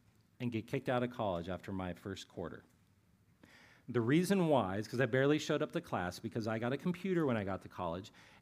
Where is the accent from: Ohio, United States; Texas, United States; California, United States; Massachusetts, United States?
Ohio, United States; I grew up in Ohio. I am a lifelong Cleveland Browns fan